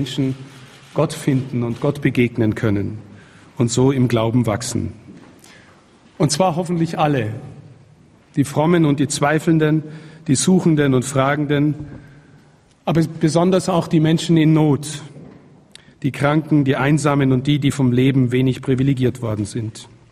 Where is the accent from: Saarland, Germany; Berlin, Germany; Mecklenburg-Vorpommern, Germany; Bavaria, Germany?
Bavaria, Germany; Regensburg; also born or lived in Amberg; Ich bin in Amberg in der Oberpfalz geboren und habe lange Zeit meiner Jugend und meines Studiums in Regensburg verbracht.